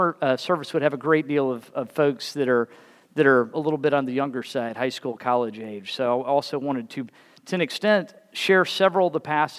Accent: United States; I grew up in DeKalb County, very close to the mother church

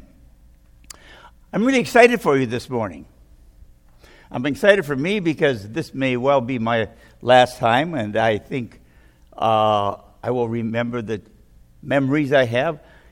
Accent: Minnesota, United States; I'm from Minnesota. If you've never heard of that, it's up in the upper Midwest.

